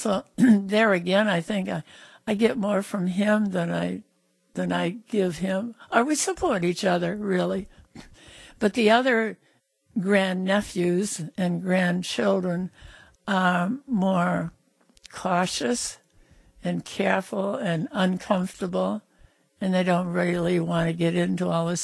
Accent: Hooksett, New Hampshire, United States; also born or lived in Concord; I was born in Concord because that's where my mother had her babies, but I grew up on a farm in Hooksett, just downriver from here.

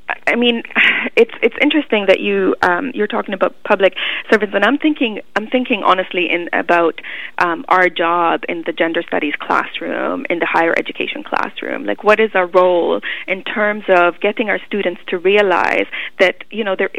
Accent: Canada; what it means to be living as a woman, as a Canadian woman, a racialized Canadian woman in this time under the Conservative government of today.

